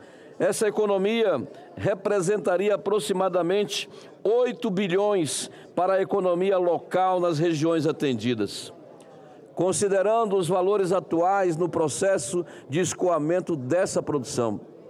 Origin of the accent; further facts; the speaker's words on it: Pará, Brazil; lá no meu estado do Pará